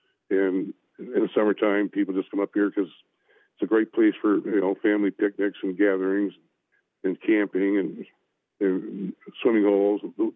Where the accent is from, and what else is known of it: Port Orford, Oregon, United States; born or raised there